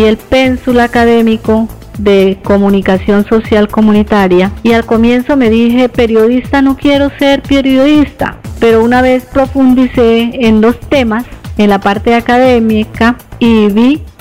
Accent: Colombia; me hacen sentir que soy una colombiana honesta

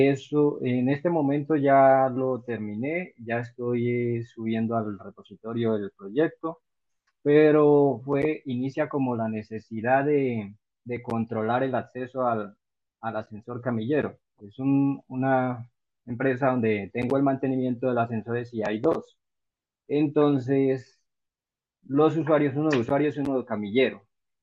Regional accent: Yopal, Casanare, Colombia; pues como soy de Yopal, entonces nos reuníamos en el centro

